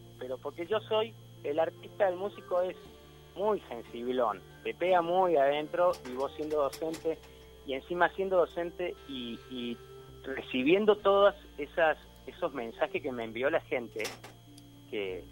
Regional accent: Argentina; como argentino, como educador, como ser humano

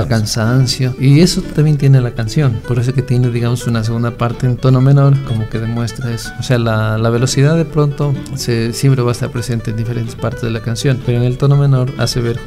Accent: Loja, Ecuador; cuando me fui de vacaciones a Loja, mi tierra, hace unos 5 años atrás, cuando llegué donde mis padres.

